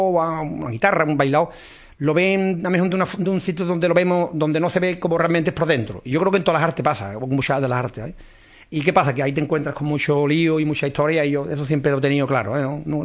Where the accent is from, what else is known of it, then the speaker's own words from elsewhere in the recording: Zapatales, Andalusia, Spain; also born or lived in Las Cabezas de San Juan; Después nosotros nos fuimos a una pedanía de los Palacios, Zapatales, y ahí empecé yo.